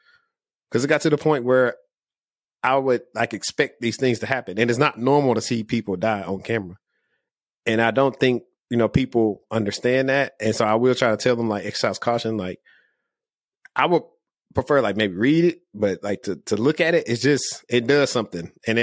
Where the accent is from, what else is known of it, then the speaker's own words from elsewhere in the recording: Louisiana, United States; I was back in my home state for a little while. My oldest daughter was born in, 2020. And I was working out late, and I got pulled over in Bossier City.